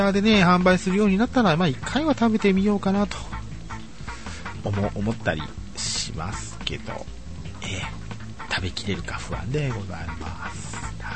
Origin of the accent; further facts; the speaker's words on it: Tokyo, Japan; 自分東京の人間なんで